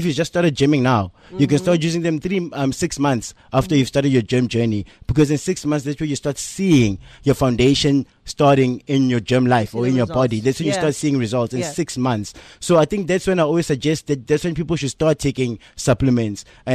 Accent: South Africa; So I grew up in Koma.

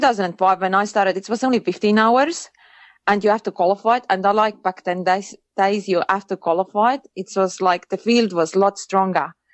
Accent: Estonia; my background is Estonian. I grew up in Estonia, and like back then, we didn't have computers or anything

